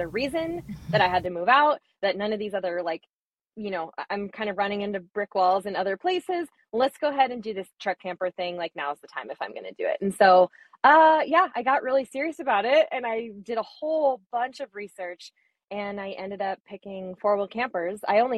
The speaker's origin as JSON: {"language": "English", "town": "Bozeman", "region": "Montana", "country": "United States", "said": "Being from Montana, like I'm from Montana the rest of the year, and it's not like this there right now."}